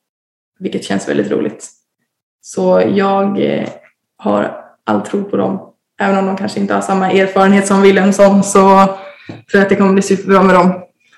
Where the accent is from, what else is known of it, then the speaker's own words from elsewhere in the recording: Varberg, Halland County, Sweden; jag ville närmare till familjen och närmare hem där jag kommer ifrån. Så. Så att det var väl ändå Varberg som lockade mest hela tiden.